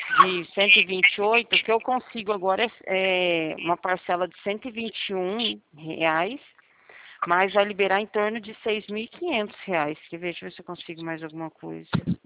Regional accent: Regente Feijó, São Paulo, Brazil; Não, eu sou daqui de Regente, Presidente Prudente.

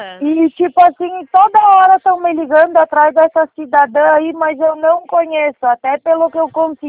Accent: Tapejara, Rio Grande do Sul, Brazil; Eu sou de Papejara, são quase 300 quilômetros de distância.

